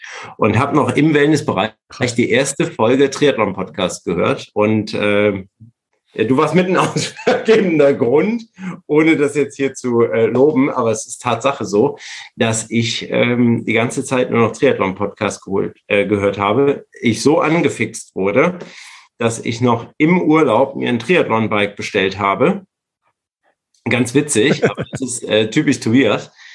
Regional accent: Cologne, North Rhine-Westphalia, Germany; Ich bin 40 Jahre alt, komme aus Köln, bin auch in Köln geboren und aufgewachsen und lebe dort.

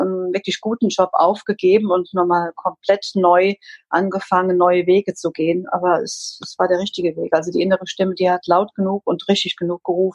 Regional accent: Rhineland-Palatinate, Germany; now in Bendorf, Germany; ich komme aus dem schönen, frischen Westerwald, wohne aber schon ganz lange im Rheinland, in Bendorf bei Koblenz.

